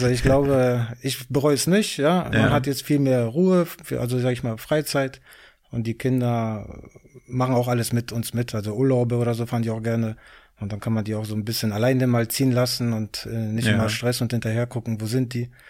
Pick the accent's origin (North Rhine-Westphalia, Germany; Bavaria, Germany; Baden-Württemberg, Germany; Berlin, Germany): Berlin, Germany; also born or lived in Gdańsk, Poland; gebürtig komme ich aus Polen, aus der Hansestadt Danzig.